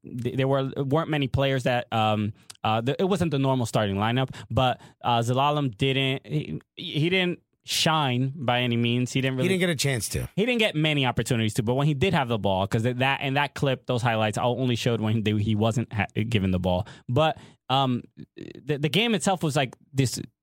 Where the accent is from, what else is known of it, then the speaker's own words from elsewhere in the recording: Portugal; You know, I've been all over the world. I'm obviously from Portugal.